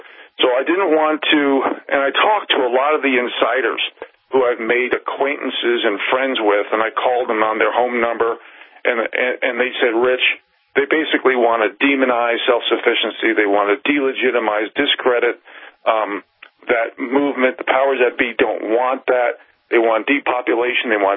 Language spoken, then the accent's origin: English; United States; I care about my country. I'm an American.